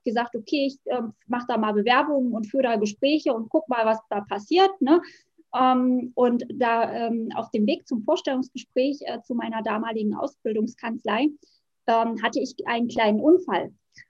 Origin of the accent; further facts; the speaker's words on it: Wittenberg, Saxony-Anhalt, Germany; Ich komme aus der schönen Lutherstadt Wittenberg, wohne und arbeite hier in der Reformationsstadt. Ich bin aus Leidenschaft Rechtsanwaltsfachangestellte, lebe mit meinem Mann und mit meinem kleinen Hund relativ zentrumsnah